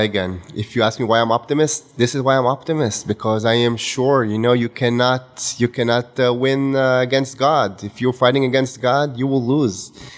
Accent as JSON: {"language": "English", "country": "Israel", "second_language": "English", "said": "I told him that I'm from Israel"}